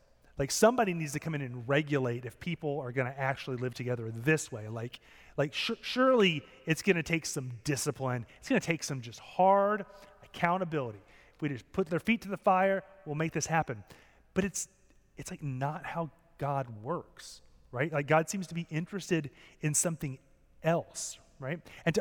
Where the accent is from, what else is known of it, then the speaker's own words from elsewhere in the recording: Winston-Salem, North Carolina, United States; I grew up in Winston-Salem, and we didn't have anything remotely. We had like paste picante sauce until like 1996 in Winston.